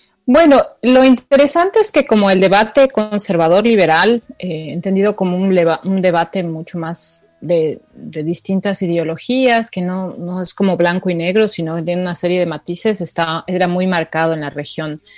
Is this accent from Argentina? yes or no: no; Ecuador; Yo soy ecuatoriana